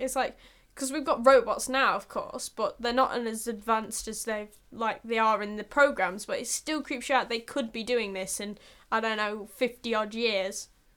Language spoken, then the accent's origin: English; Mansfield, East Midlands, United Kingdom; Big up Mansfield. I came from Mansfield.